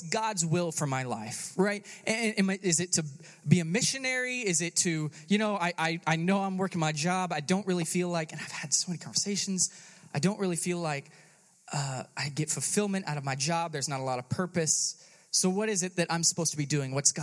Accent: Austin, Texas, United States; I grew up in Austin, Texas, and I absolutely love the city, even though they're totally nuts.

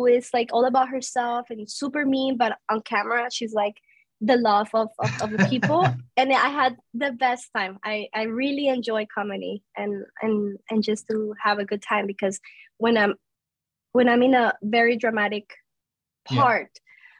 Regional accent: Colombia; I come from Colombia.

